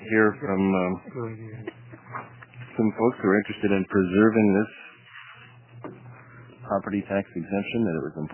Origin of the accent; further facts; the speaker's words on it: Oregon, United States; Yeah, I grew up in Lane County and went to the Eugene Public Library all the time